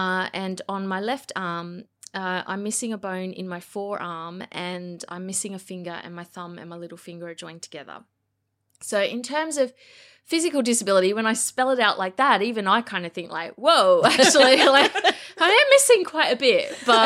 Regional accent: Australia; as I'm sure you can tell by the accent, listeners, I am not a local in any way, shape, or form. I am from Australia, from the land of neighbours and home and away and all that stuff. I grew up there

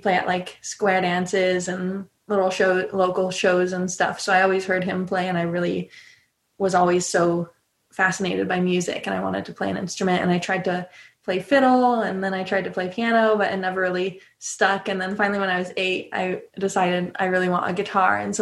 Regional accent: California, United States; So I grew up in California. My dad is from Illinois, and his dad played the banjo, my grandpa.

